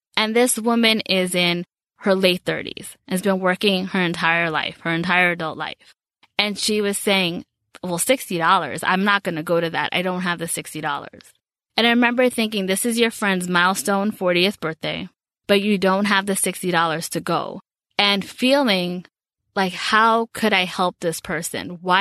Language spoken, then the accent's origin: English; Bronx, New York, United States; And I've kind of gone through all of that, and growing up in the Bronx and kind of going through all those different stages.